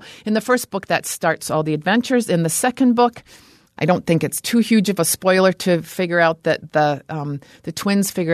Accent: Scotland, United Kingdom; I was born and raised in Scotland, and I went through the British school system all the way up until I graduated from high school.

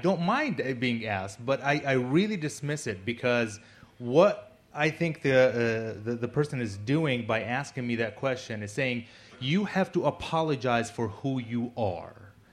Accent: Jordan; moved away as an adult; also born or lived in Beirut, Lebanon; now in United States; I was brought up Muslim. I'm an Arab American. I was born in Jordan, lived there for 18 years, lived a couple of years in Beirut before I immigrated to the United States.

